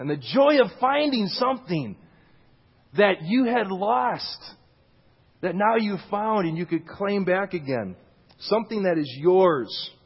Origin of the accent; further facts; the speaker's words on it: Minnesota, United States; And I come from Minnesota, so that's why there were those things there.